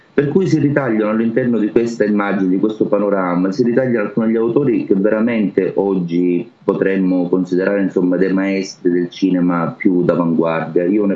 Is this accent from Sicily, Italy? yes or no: yes; Sicily, Italy; essendo siciliano, vivendo in Sicilia, in una città che ha origini greche e vive ancora di questo mito, appunto Agrigento